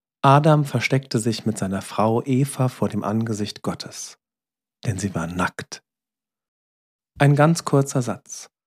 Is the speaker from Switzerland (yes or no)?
no; Bad Soden, Hesse, Germany; In Bad Soden, wo ich groß geworden bin, machte das Freibad üblicherweise am Wochenende des 1. Mai auf.